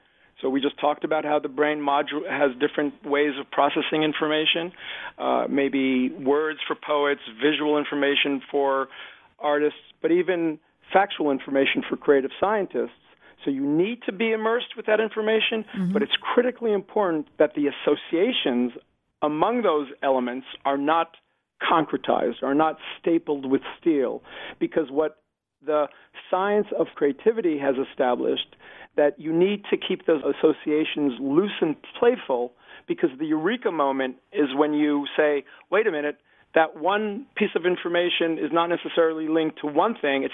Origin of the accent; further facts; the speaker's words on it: Israel; I grew up in Israel.